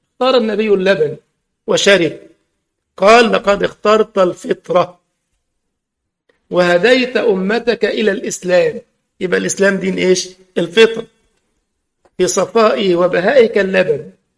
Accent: Egypt; عندنا في مصر يقول لك اللسان، منطقة عندنا اسمها إيش؟ اللسان.

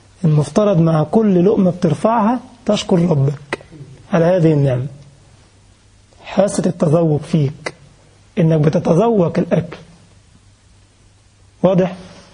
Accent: Egypt; أنا أعرف ناس عندنا في مصر بيصلوا الجمعة كل جمعة في الحرم المكي

